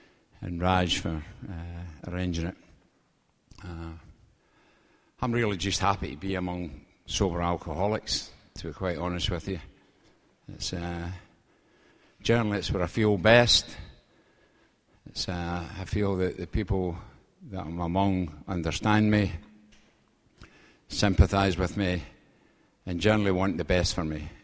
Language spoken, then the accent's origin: English; Scotland, United Kingdom; now in London, United Kingdom; I come from Scotland, actually. You probably realize it with my accent. But I live in London